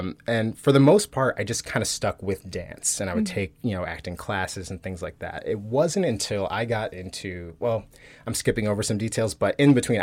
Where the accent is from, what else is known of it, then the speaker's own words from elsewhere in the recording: Sterling Heights, Michigan, United States; also born or lived in Detroit; So yeah, I grew up in, born in Detroit and then grew up in Sterling Heights, which is just outside.